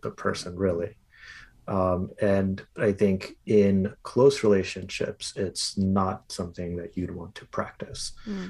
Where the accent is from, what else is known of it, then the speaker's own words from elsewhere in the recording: India; now in Canada; growing up in India to not think too much of like saying the words to mean thank you. But that changed drastically when I moved to Canada